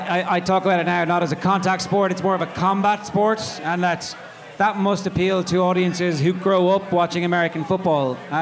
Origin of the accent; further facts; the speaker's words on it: Ireland; I mean, you know, maybe I'm just a little bit sensitive to that as an Irishman, but that's not going to work.